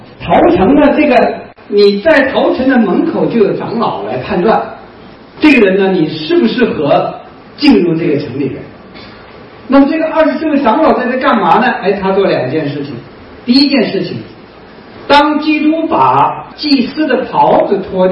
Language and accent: Chinese; China; 咱们在这个中国长大的都知道